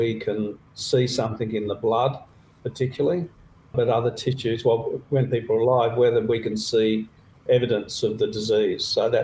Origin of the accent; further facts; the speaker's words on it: Sydney, New South Wales, Australia; now in Melbourne, Australia; I am very proud Melbourneian, even though I grew up in Sydney.